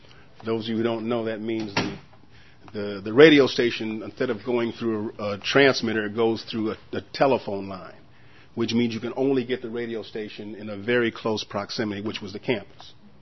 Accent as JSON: {"language": "English", "town": "Rochester", "region": "New York", "country": "United States", "tie": "born there", "said": "I was born in Rochester, New York."}